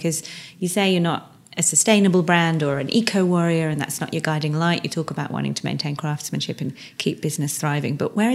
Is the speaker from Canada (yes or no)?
no; England, United Kingdom; Because we're very English. We hate the word journey.